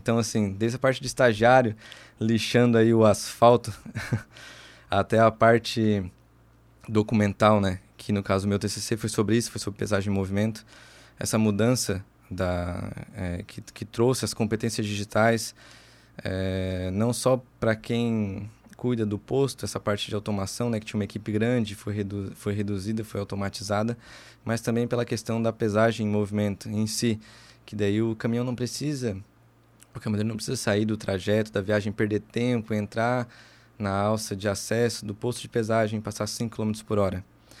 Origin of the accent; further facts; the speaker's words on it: Rondônia, Brazil; moved away; a gente veio de Rondônia para cá, estive no ERMO, estudei fora em Joinville 2 anos no IASC